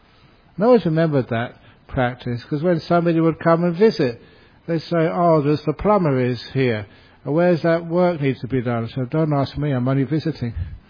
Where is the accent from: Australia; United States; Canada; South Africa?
Australia; Perth, Western Australia